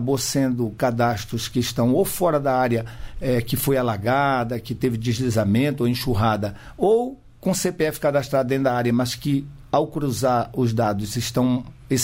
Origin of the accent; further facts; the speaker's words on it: Amazon, Brazil; born there; porque nasci na Amazônia, e fui acostumado, juntamente com a minha família, a ouvir a Voz do Brasil.